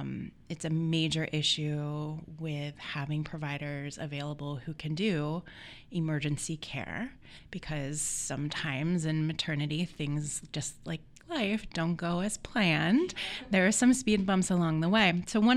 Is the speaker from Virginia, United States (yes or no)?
no; Philadelphia, Pennsylvania, United States; now in Portland, United States; Originally, I'm from Philadelphia and have steadily moved west through training, so now I live in Portland.